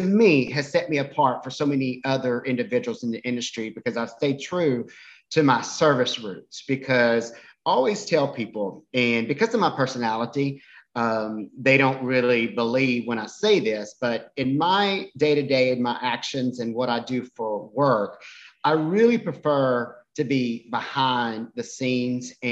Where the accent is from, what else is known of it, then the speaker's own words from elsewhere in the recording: Lake Charles, Louisiana, United States; Growing up in Lake Charles, I asked the question, what's the name of that lake?